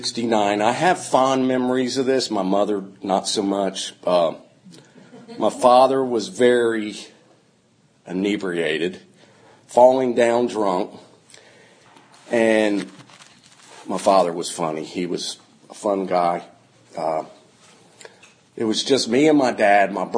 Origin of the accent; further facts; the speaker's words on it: New Jersey, United States; born there; I was born in New Jersey.